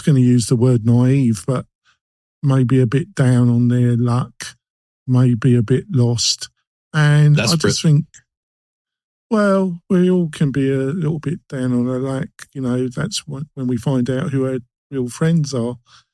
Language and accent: English; England, United Kingdom; which is probably because I'm English, British, is multi-level marketing.